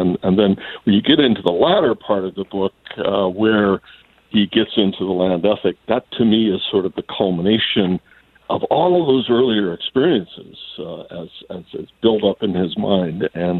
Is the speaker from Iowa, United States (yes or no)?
yes; Burlington, Iowa, United States; Yeah, I was born the year that he died, but I grew up in Burlington and the Leopold family was a member of the First Congregational Church